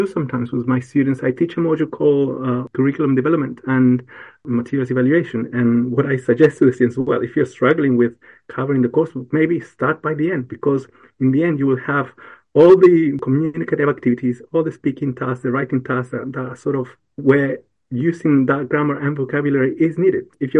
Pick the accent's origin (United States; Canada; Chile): Chile; English is a second language; I'm from the south of Chile, and I learned English there, and I taught English there as well.